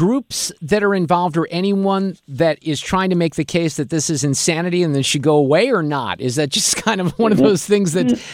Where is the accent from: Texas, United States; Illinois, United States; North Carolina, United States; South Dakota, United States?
Illinois, United States; Chicago; or at least partially full service when I was a young kid growing up in Chicago.